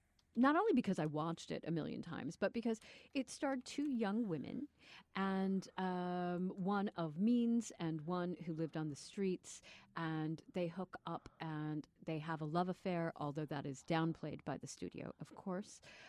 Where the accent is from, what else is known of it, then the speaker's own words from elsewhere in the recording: Indianapolis, Indiana, United States; as an 11-year-old growing up in Indianapolis with no elder siblings or cousins or anything nearby and not particularly well socialized